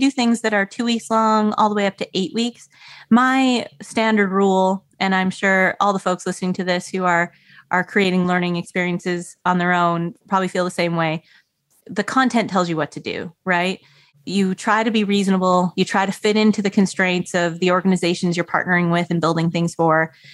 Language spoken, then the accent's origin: English; Canada; So I grew up in Canada, very cold, very snowy. And I learned how to ski really early because that's just what you do. Like, I live in Canada, there's a lot of snow.